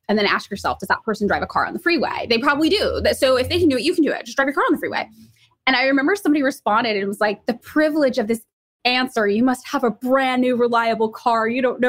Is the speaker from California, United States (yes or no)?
yes; Fresno, California, United States; But yeah, I am from Fresno, California. And when you tell people you're from Fresno, California, they usually respond by saying, I'm sorry.